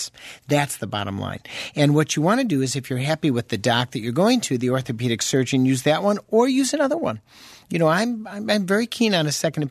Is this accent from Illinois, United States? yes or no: yes; Chicago, Illinois, United States; I understand that because I'm from Chicago.